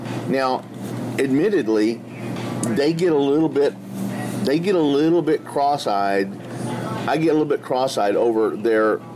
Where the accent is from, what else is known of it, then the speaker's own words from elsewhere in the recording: Missouri, United States; I was raised in Southeast Missouri, and I couldn't wait to get out of here.